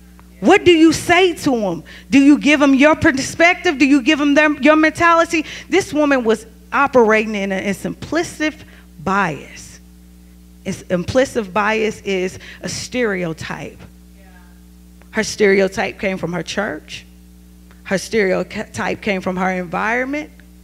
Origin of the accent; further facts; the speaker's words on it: Lexington, Kentucky, United States; And it's in my home state, Lexington, Kentucky